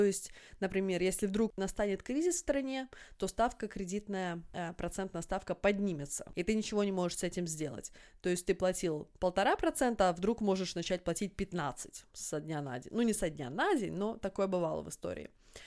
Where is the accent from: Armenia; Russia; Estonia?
Estonia; Mustvee, Jõgeva County; also born or lived in Pärnu / Tartu / Tallinn; я родилась в Пярну, я жила в Тарту, в Таллине, но вот это вот Муствия, городок, где папин дом, я всегда его считаю, я всегда говорю, я из Муствия